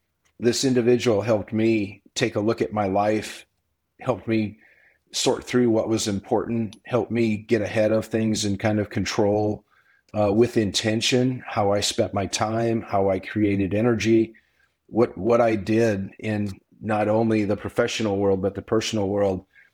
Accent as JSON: {"language": "English", "region": "Iowa", "country": "United States", "tie": "born or raised there", "said": "Western Iowa, middle of the corn belt, and just a rural kid trying to do good in the world."}